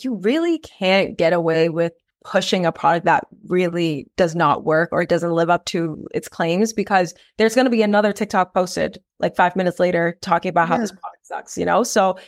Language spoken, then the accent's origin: English; Hong Kong; English is a second language; I'm from Hong Kong, grew up there, and throughout my path, I had to deal with, you know, immigration, different challenges that were in my way, even learning English. Like, neither of my parents spoke English.